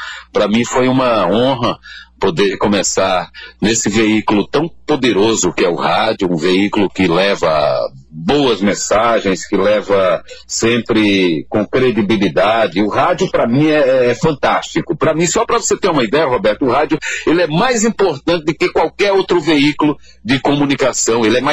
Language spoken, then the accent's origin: Portuguese; Petrolina, Pernambuco, Brazil; moved away as an adult; eu saí de Petrolina com a mão na frente e outra atrás, essa é a verdade. Eu saí de Petrolina muito novo, recém-casado, com filho.